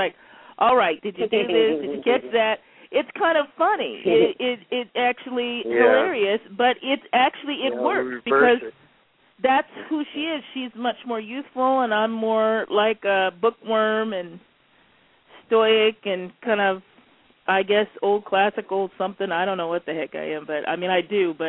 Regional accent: Washington, United States; born there; I was born in Washington State, but my family's from the South. They're from Louisiana, Shreveport, Louisiana, and they migrated here... sort of in a group.

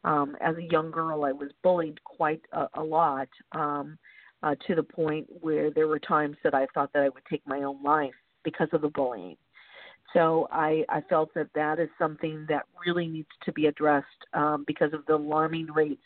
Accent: Minnesota, United States; now in Southern California, United States; Originally from Minnesota.

